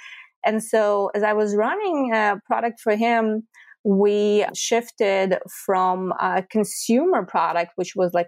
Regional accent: Israel; moved away as an adult; now in United States; I come from Israel. In Israel, I served in the tech unit of the Air Force, and my technical understanding comes from there. Then when I moved to the Bay Area

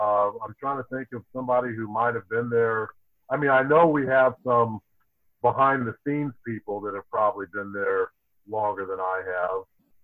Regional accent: St. Charles, United States; They asked me to share my story in the context of race and growing up in St. Charles.

